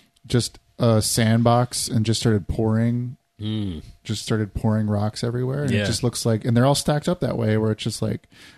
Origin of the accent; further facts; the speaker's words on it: Iowa, United States; I'm not from California, I'm from Iowa, and people would rave about Joshua Tree.